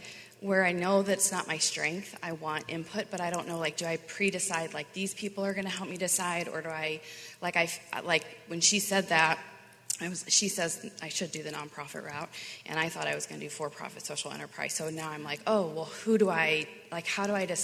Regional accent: Cuyahoga Falls, Ohio, United States; Cuyahoga Falls, Ohio, very close to the last event.

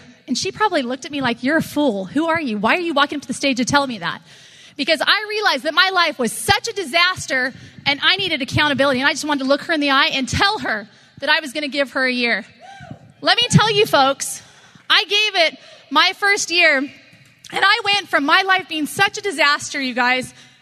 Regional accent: Huntington Beach, California, United States; from Huntington Beach, California.

